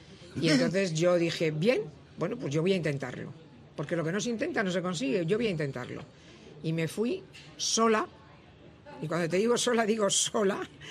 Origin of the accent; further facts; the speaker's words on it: Spain; soy una española, que quiero hablar de Cuba